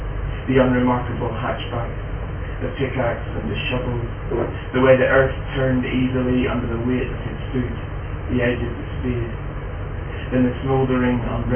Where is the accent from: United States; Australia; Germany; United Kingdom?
United Kingdom; Bushmills, Northern Ireland; I grew up in Bushmills on the north coast, and this is about that area.